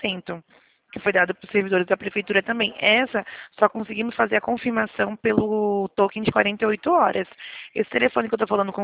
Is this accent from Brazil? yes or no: yes; São Gonçalo, Rio de Janeiro, Brazil; Apesar de eu não ter o sotaque mais, né? Eu sou carioca também.